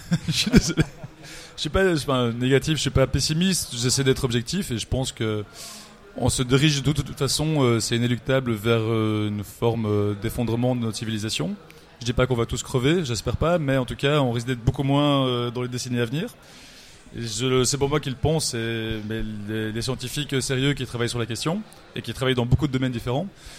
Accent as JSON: {"language": "French", "country": "Belgium", "said": "En tant que belge, je m'exemple du problème."}